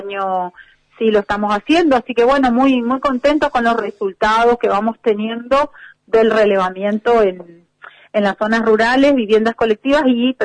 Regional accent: Misiones, Argentina; nosotros que vivimos nuestra tierra colorada como misioneros.

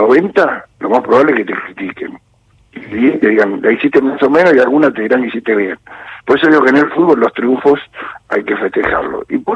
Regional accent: Lanús, Buenos Aires Province, Argentina; born there; yo nací en Lanús, voy a vivir toda mi vida acá.

